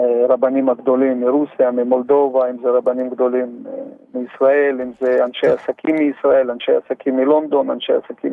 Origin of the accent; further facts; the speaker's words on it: Samarkand, Samarqand Region, Uzbekistan; now in Israel; אני הגעתי לישראל לפני 35 שנים מאוזבקיסטן, מסמרקנד, הייתי חי עם מוסלמים.